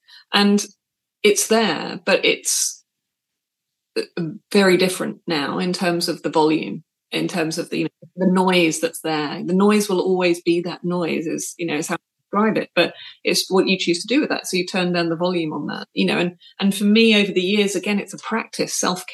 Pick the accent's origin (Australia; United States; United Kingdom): United Kingdom; I mean, I'm British.